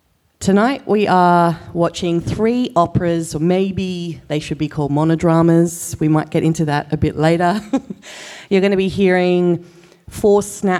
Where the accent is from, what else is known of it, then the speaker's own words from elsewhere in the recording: Australian Capital Territory, Australia; I grew up in Ngunnawal country. I live on Wangal country and we meet tonight on Gadigal land.